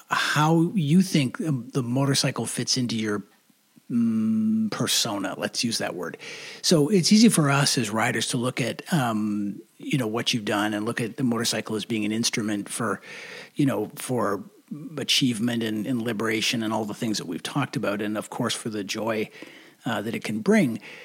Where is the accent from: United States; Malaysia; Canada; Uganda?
Canada; We're so Canadian.